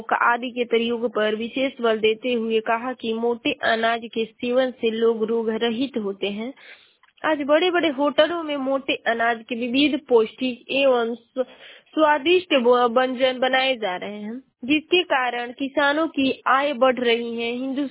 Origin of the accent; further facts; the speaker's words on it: Ballia, Uttar Pradesh, India; और मैं बलिया जिले की निवासी हूँ।